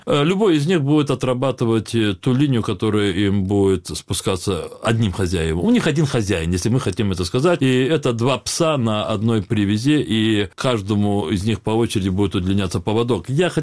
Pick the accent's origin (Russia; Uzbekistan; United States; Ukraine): Ukraine; Crimea; Как и многие народы Объединенной Европы, да, мы, крымские татары, в одной из таких сфер оказались беспечными.